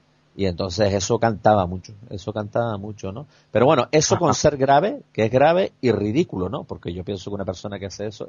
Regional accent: Canary Islands, Spain; accent: Canarian; no perdemos nuestro acento, nuestra forma de hablar, ¿no? Sino que claramente era ese tipo de personal que se le nota que se avergüenza de hablar como hablamos los canarios

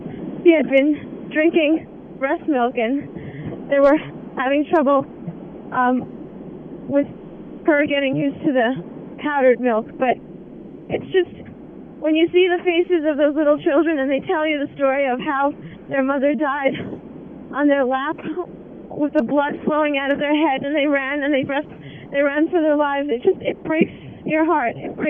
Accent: United States; So it was difficult for me trying to explain that as an American, our government probably did not intend to kill innocent people

